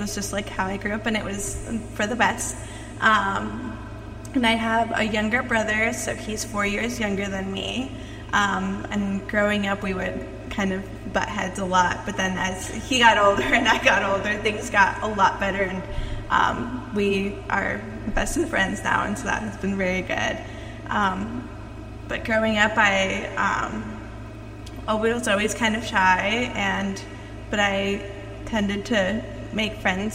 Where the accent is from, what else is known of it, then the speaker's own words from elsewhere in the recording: Elkhart, Indiana, United States; And, I was born in Elkhart. I grew up around